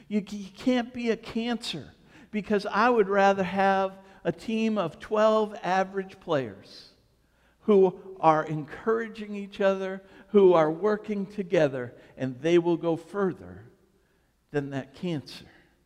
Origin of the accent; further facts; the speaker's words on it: Maine, United States; I'm like, we're from Maine, 12 games a year.